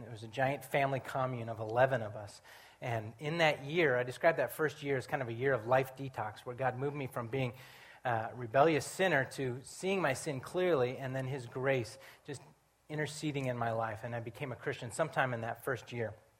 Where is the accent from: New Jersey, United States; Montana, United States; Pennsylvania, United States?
Montana, United States; moved away as an adult; So I grew up in Montana. I moved out here when I was 19.